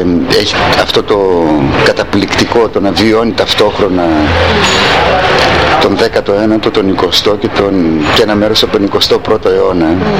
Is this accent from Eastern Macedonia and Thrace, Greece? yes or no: yes; Komotini, Eastern Macedonia and Thrace, Greece; also born or lived in Soufli; Αν και γεννήθηκα στο Σουφλί, αλλά ήρθα τόσο μικρός εδώ που δεν θυμάμαι τίποτα από την γενέτειρά μου. Πατρίδα θεωρώ την Κομωτινή